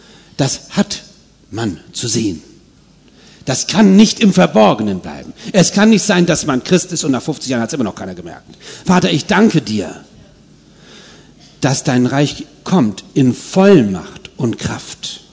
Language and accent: German; Northern Germany, Germany; accent: northern German dialect; Ich spreche so einen Dialekt da, so einen nordischen.